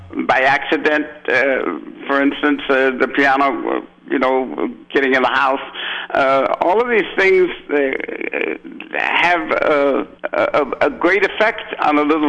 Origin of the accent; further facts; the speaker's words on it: San Francisco, California, United States; And I'll be forever grateful to the gods for having me being born and raised there.